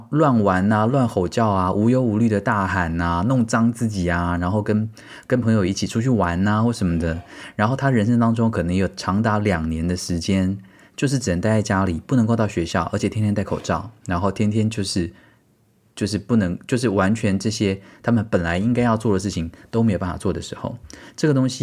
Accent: Taiwan; 然后有时候我们台湾人呢也后来养成一个习惯

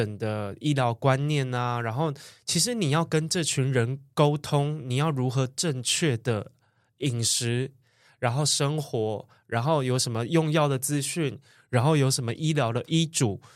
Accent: Tainan, Taiwan; 因为我本身是台南人

